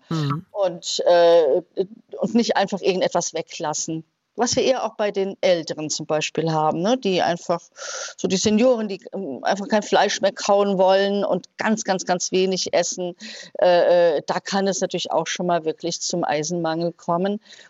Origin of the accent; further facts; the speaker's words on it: Netherlands; now in Germany; Aber ich komme ja aus Holland, also Jod ist da bei uns kein Thema